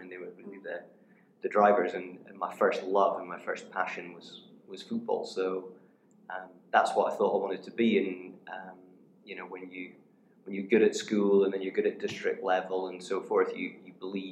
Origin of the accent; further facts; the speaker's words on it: Aberdeen, Scotland, United Kingdom; I grew up in Aberdeen in the north of Scotland. So I had with my mum and my dad and my older sister. Mm-hmm. Quite relatively humble beginnings. Grew up in a council housing estate